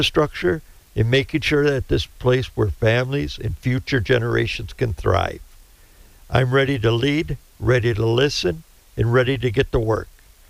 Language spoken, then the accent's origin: English; Tomahawk, Wisconsin, United States; I was born and raised in Tomahawk. It's been my home for 63 years. I graduated from Tomahawk High School in 1981.